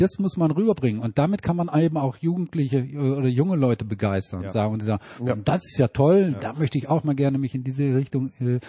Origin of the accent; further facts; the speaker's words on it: Ahaus, North Rhine-Westphalia, Germany; aus Ahaus, aus meiner Heimat, muss ich ein großes Kompliment machen